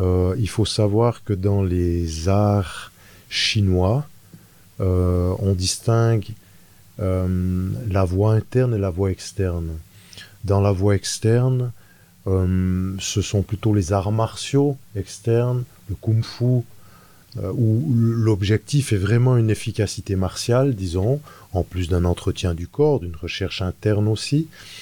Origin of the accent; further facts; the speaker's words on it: Switzerland; born there; je suis né en Suisse, j'ai 46 ans